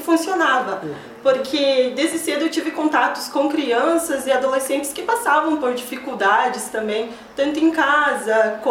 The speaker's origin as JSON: {"language": "Portuguese", "town": "Xanxerê", "region": "Santa Catarina", "country": "Brazil", "said": "Sim, eu sou aqui de Xanxerê"}